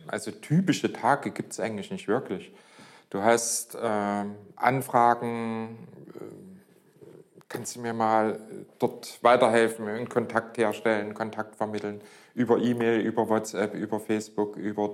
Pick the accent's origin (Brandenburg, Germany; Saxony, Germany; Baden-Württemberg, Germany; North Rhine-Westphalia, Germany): Saxony, Germany; Leipzig; born there; Bin gebürtiger Leipziger und ja, seit 1990 selbstständig